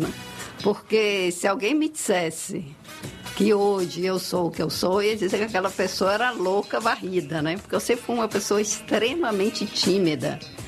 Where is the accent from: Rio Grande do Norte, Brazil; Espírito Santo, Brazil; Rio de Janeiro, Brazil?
Rio de Janeiro, Brazil; now in Salvador, Brazil; eu nasci no Rio. E sou carioca da gema.